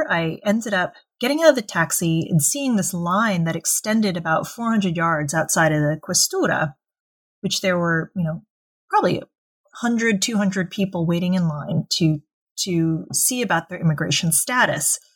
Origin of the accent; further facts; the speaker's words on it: United States; And when I was there, as an American, I had to get a permit of stay